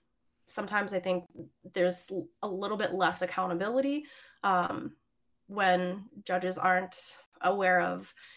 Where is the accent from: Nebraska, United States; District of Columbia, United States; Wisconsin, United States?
Wisconsin, United States; Milwaukee; Because I'm from Milwaukee, I tend to know more about that area in particular.